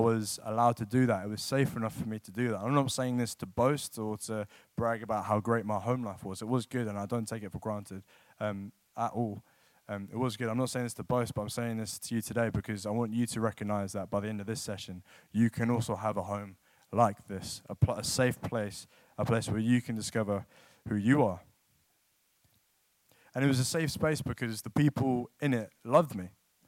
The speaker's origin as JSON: {"language": "English", "town": "New Malden", "region": "London", "country": "United Kingdom", "tie": "born or raised there", "said": "I'm from London. For those of you who don't know me that well, lived in London my whole life, grew up in New Malden, literally like 10 minutes down the road. Went to Tiffin Boys School."}